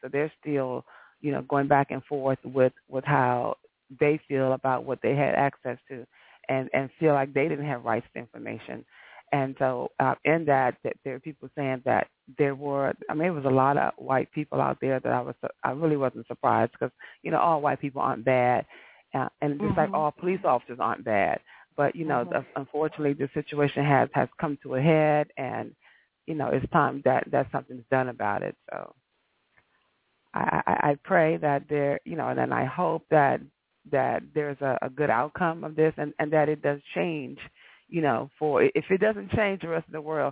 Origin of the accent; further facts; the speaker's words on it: Washington, District of Columbia, United States; You know, I'm from Washington, D.C., and I was talking to a girlfriend of mine earlier this week